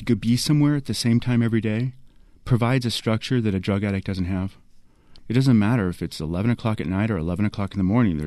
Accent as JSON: {"language": "English", "region": "California", "country": "United States", "tie": "born or raised there", "said": "I grew up in California in the 60s and 70s."}